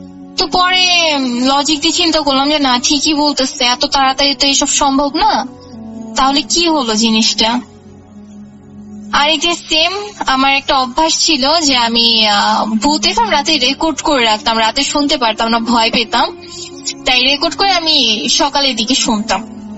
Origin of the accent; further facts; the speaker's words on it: Bikrampur, Dhaka Division, Bangladesh; আমাদের গ্রামের বাড়ি বিক্রমপুর, সেখানে অনেক স্টোরি আছে